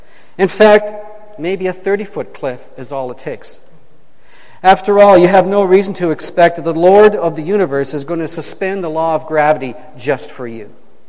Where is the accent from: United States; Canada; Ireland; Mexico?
Canada; Ontario; I grew up in Eastern Ontario, not far from Cornwall, not far from Montreal. So, I'm back here, this is my old stomping ground